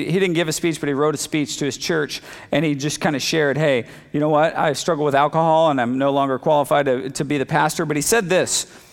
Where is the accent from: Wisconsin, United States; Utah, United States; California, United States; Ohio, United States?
California, United States; Hanford; I'm not really an LA guy. I grew up in Hanford. How's that? And I survived that water.